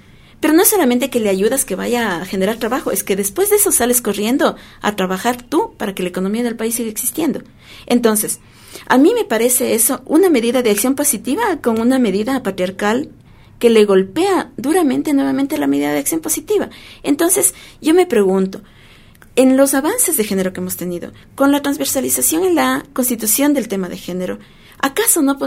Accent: Ecuador; tal como somos las familias ecuatorianas

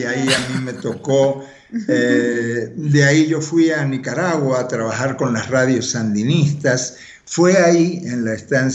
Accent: Cuba; born there; yo nací en Cuba

